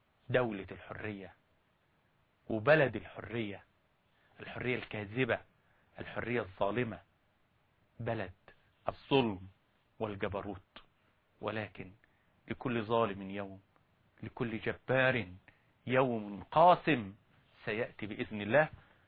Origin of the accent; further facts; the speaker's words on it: Egypt; اكتشفت أن عندنا في مصر من الإعلاميين ومن الصحفيين ومن المثقفين